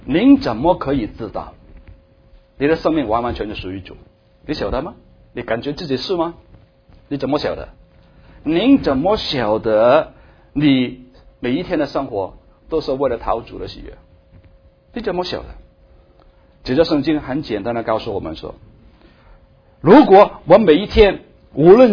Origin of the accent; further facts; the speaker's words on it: Hong Kong; now in United States; 我是香港来的，所以听到我香港的口腔香港是相反所以很久没有回去香港